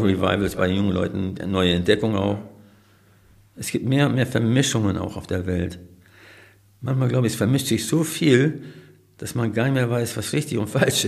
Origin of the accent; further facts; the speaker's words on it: Australia; now in Germany; Ich komme aus Australien, in der Buschwüste. Und als wir nach Deutschland kamen